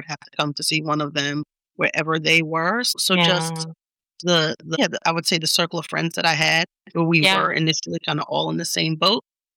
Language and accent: English; New York, United States; I grew up in Long Island, but on the train, it's a half hour away from New York City.